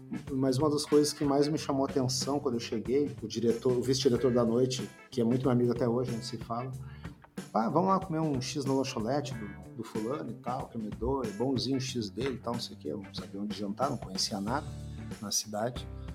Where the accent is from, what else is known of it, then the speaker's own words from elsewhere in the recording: Porto Alegre, Rio Grande do Sul, Brazil; Ah, eu sou de Porto Alegre e tal.